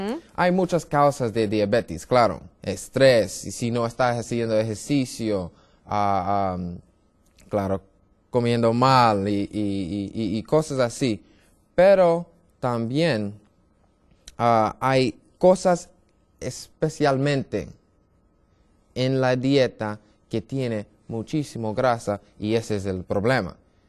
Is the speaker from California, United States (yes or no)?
no; Brooklyn, New York, United States; born there; Spanish is a second language; Soy más o menos un gringo. Mi papá es italiano, mi mamá es de Trinidad y Tobago. Pero yo nací en Nueva York, en Brooklyn.